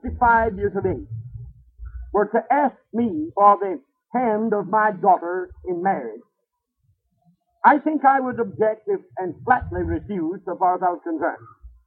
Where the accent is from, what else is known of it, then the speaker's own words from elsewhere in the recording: California, United States; See, I'm from California, and traveling.